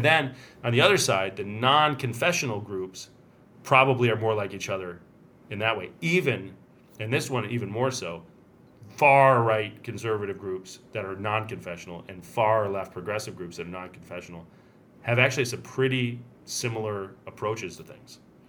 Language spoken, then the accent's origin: English; Ann Arbor, Michigan, United States; I grew up in Ann Arbor, like right next to a Concordia.